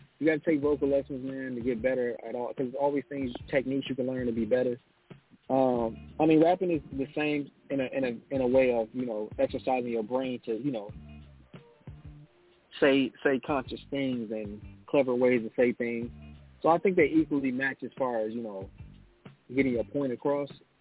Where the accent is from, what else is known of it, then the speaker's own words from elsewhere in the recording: Detroit, Michigan, United States; I was born in Detroit, man. So I grew up with a very rich history of, you know, rhythm and blues, you know, being that Motown was based there.